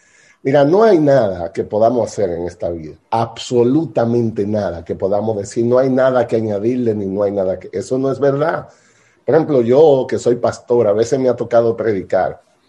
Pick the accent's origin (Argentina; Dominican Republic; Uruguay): Dominican Republic; Nosotros que somos dominicanos